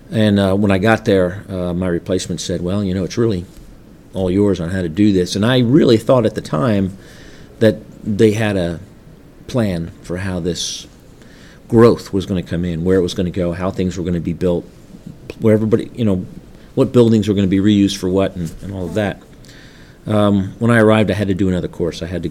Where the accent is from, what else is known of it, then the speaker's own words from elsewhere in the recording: New Jersey, United States; Yeah, I was born in New Jersey, 1960. I was born in North New Jersey. I lived in around North New Jersey and towns around there.